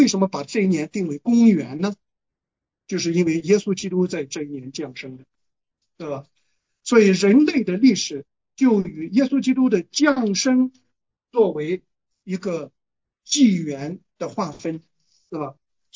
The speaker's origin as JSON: {"language": "Chinese", "country": "China", "said": "所以，我们中国人也知道有一位老天爷，对吧？"}